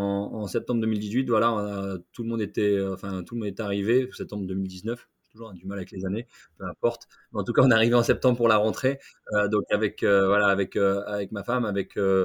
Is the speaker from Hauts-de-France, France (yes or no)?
yes; Lille, Hauts-de-France, France; je viens de Lille, donc à Lille, on est quand même assez connu et réputé, les ch'tis, pour être accueillant